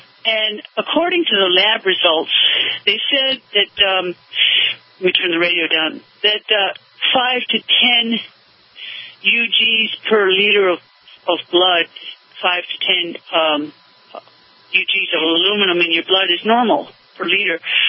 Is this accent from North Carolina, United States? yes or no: yes; Asheville, North Carolina, United States; I'm from Asheville. I hope I see you all tomorrow.